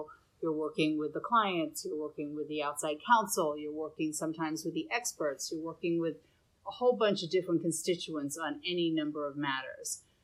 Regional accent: New York City, New York, United States; I am born and raised in New York City.

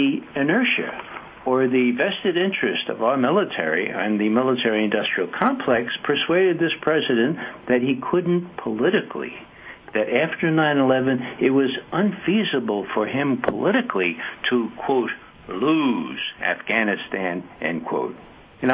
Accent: New York City, New York, United States; Okay, now I'm from New York City, and I'm talking about locks and bagels.

